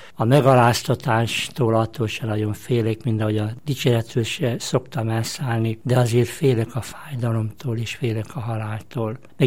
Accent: Zala, Hungary; Kis zalai faluból származom, ahol viszonylag kevesen éltünk együtt az emberbe, ottan a kis faluban

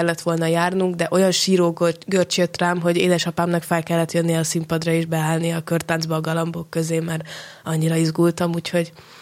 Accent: Pécs, Baranya, Hungary; now in Budapest, Hungary; de nyilván Pécset nőttem fel, ott töltöttem a gyerekkoromat. Most pedig már 4. éve Budapestet is az otthonomnak mondom, mert hiszen éjjel-nappal az egyetemi elfoglaltságok miatt ott vagyok, és oda költöztem. Úgyhogy most már 3 otthonom is van így 22 éves koromra.

